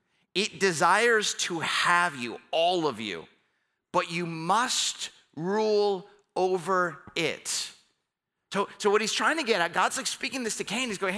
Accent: Camarillo, California, United States; When I was a kid, I went to this restaurant in my hometown, Camarillo, California.

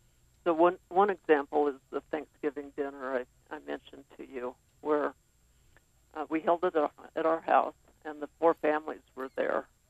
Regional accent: Salem, Oregon, United States; Salem, Oregon. It was a wonderful place to grow up. As you know, it's Oregon's capital city.

